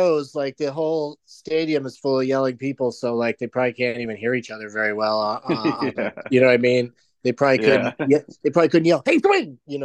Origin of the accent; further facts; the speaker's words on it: San Diego, California, United States; I stayed in an attic in Pasadena once because I grew up in San Diego